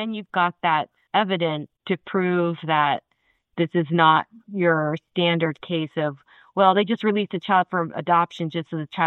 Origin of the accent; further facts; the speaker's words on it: United States; born there; I could technically be both a Philippine citizen and a United States citizen since I was born in the United States.